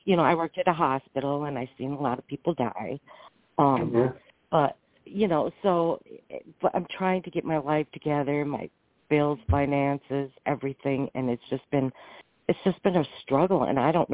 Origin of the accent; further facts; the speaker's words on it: Iron River, Michigan, United States; Yeah, my mom and my dad was born in Escanaba. And I was born in Iron River, but anyways.